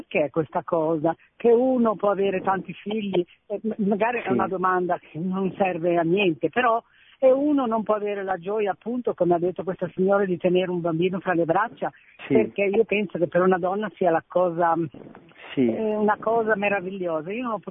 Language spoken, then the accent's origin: Italian; Genoa, Liguria, Italy; Sono di Genova, però adesso sono in Valtellina.